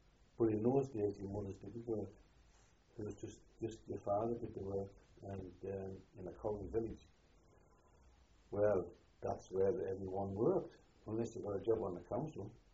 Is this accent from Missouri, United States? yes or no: no; Chicago, Illinois, United States; born there; I was born in Chicago, Bear Park, probably 2.5 miles by day. The 14th of June, 1931.